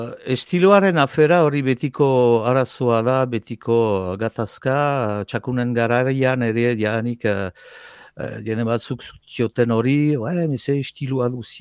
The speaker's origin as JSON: {"language": "Basque", "town": "Ciboure", "region": "Nouvelle-Aquitaine", "country": "France", "tie": "born or raised there", "lives_now": "Itxassou, France", "said": "Ziburutaga bai naiz, eta ni handitu naiz sortzez ziburutaga, itxasuan bizi naiz, eta itxasuaga senditzen naiz"}